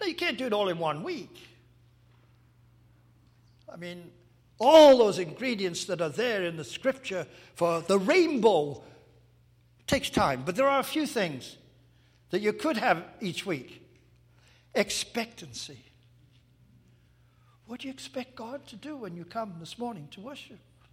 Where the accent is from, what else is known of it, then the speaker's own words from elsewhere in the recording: England, United Kingdom; moved away; You may have noticed I'm from England a long time ago.